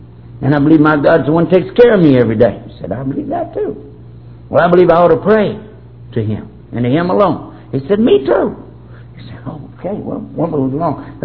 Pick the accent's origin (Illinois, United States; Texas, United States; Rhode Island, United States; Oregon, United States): Texas, United States; This basically would be not much different than some of the Baptists that I heard down in my home state of Texas.